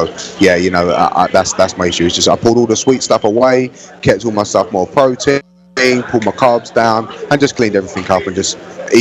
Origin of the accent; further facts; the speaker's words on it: London, United Kingdom; now in Coconut Creek, United States; I actually live in Coconut Creek, but I'm originally from Southeast London. But I've been over here for like 7 years now.